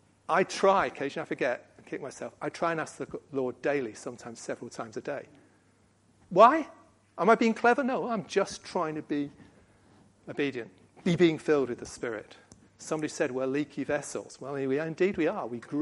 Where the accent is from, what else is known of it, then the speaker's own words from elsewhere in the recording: England, United Kingdom; Yeah, but we're English, most of us.